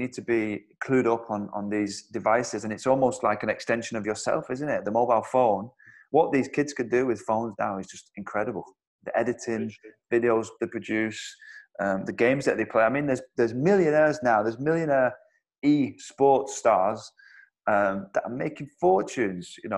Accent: Wigan, North West England, United Kingdom; Wigan, yeah. I grew up in Wigan. We never moved house. It was a small village called Shevington. Beautiful place.

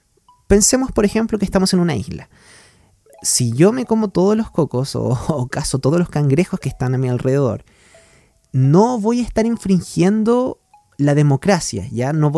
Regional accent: Chile; yo soy de Chile, ¿cierto? Y somos 19 millones de personas, si no es un poco más.

